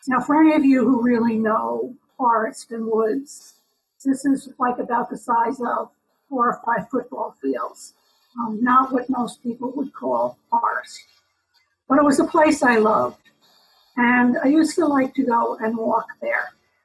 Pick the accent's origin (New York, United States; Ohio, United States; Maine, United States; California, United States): New York, United States; New York City; born there; accent: New York; So I was born in New York. You might hear my New York accent. It comes through on microphone kinds of things.